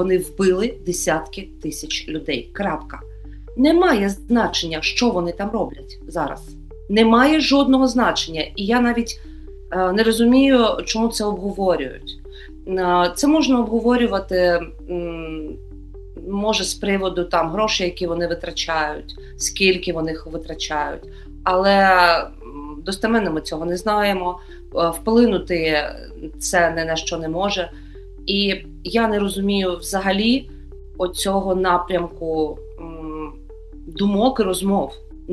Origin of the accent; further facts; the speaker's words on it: Mariupol, Donetsk Oblast, Ukraine; про те, що я з Маріуполя